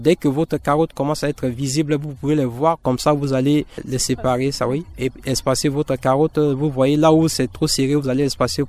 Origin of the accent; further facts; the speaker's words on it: Central African Republic; il y a deux saisons chez nous en République centrafricaine